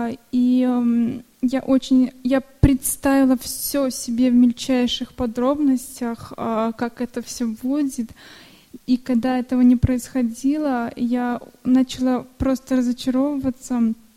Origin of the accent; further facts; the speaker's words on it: Belarus; Мы все вместе приехали из Беларуси.